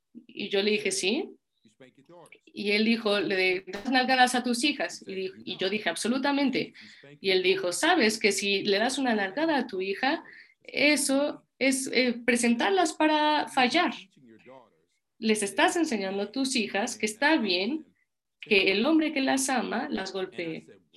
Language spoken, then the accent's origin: Spanish; Puerto Rico; yo creo también porque soy puertorriqueña